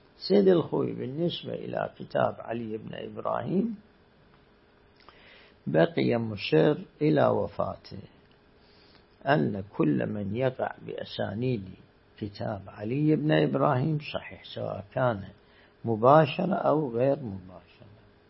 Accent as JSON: {"language": "Arabic", "country": "Iraq", "moved": "as an adult", "said": "وطلعت 79 من العراق"}